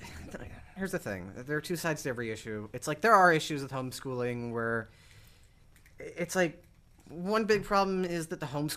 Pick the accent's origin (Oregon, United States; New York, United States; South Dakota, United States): New York, United States; Brooklyn; And we're all from Brooklyn.